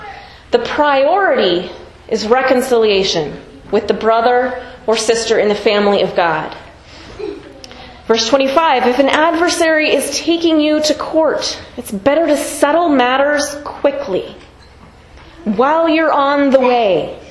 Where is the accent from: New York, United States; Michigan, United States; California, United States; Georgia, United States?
California, United States; Most of you know that I'm from California. I went to college in Santa Cruz County